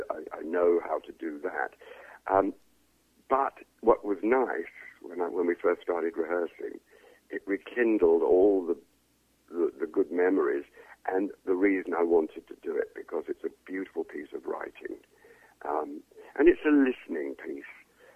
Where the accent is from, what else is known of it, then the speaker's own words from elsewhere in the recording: England, United Kingdom; accent: English; now in Canada; I've worked as a professional actor, a Canadian actor. I always say I'm a Canadian actor with an English accent, although I've done North American accents, but I feel more comfortable with my own.